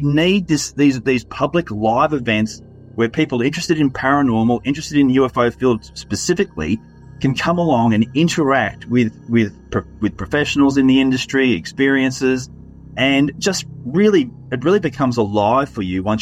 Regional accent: Victoria, Australia; because I come from Victoria, and we had no pre-meeting or, you know, just strategy discussion or anything.

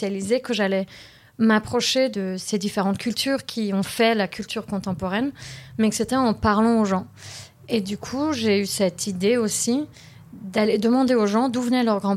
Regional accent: Paris, Île-de-France, France; born there; also born or lived in London, United Kingdom; Je suis née à Paris, d'un papa qui est libanais et syrien, et d'une maman qui est française. Ensuite, on a pas mal vécu près de Londres. Ensuite, je suis revenue en France dans mon adolescence.

